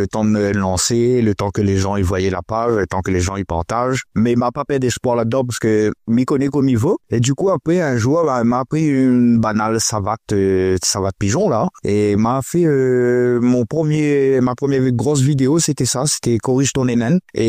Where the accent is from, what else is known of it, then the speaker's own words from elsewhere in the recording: Bérive, Réunion; also born or lived in metropolitan France; le quartier de Bérive, c'est là où m'a grandi. Enfin, moi, elle est née en métropole et m'arrive ici à La Réunion. Ma famille, elle était ici à Bérive. Donc, c'est où ça que m'a grandi, c'est Bérive. Bah, Bérive, c'est un petit quartier.